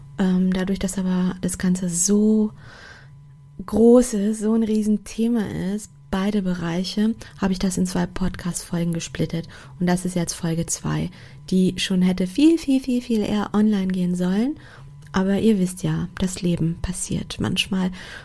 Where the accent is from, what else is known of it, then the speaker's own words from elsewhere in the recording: Portugal; ich komme aus einem kleinen Dorf in Portugal, also in Lissabon, Großstadt, wäre das vielleicht auch anders gewesen. Aber in dem Dorf, wo ich herkomme, kennt jeder jeden gefühlt.